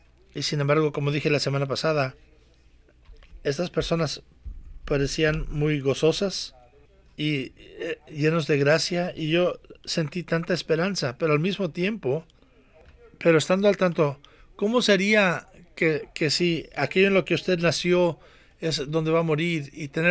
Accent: United States; Soy americano y nunca ha habido una cultura tan móvil y tan fluida.

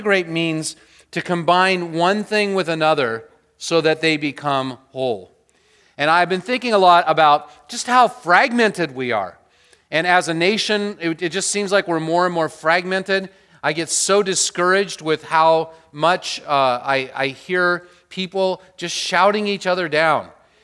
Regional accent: United States; because I'm an American. And we get to choose everything.

